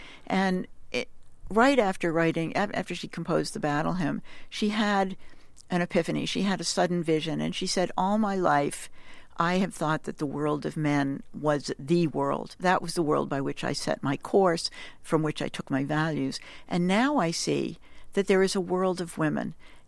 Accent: Boston, Massachusetts, United States; I mean, I think Boston, I'm a Bostonian. I grew up in Boston.

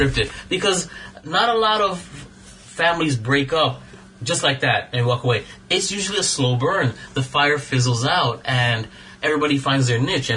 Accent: New York, United States; And even though I'm from New York, it wasn't just

